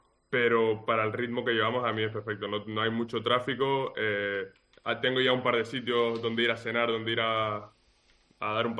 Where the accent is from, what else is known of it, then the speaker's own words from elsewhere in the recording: Spain; Estoy adaptado a la cultura, pero yo soy español. Vamos, eso no me lo quita nadie